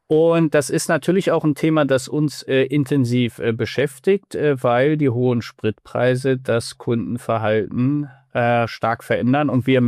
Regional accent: Wolfsburg, Lower Saxony, Germany; moved away as an adult; now in Gothenburg, Sweden; erwischte mich tatsächlich in meiner Heimatstadt Wolfsburg. Ich bin tatsächlich gerade auf Heimatbesuch

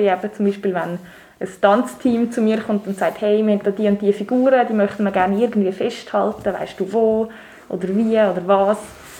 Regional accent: Einsiedeln, Schwyz, Switzerland; Dort tue ich halt gerne so ein bisschen meine Heimat einfach festhalten. Ich mache ja auch jährlich so einen Kalender über Einsiedeln.

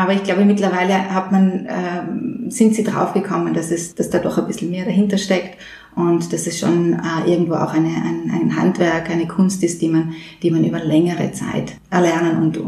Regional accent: Trentino-Alto Adige, Italy; ich bin ja aus dem Finchgau und da kommen die Finchgerl her.

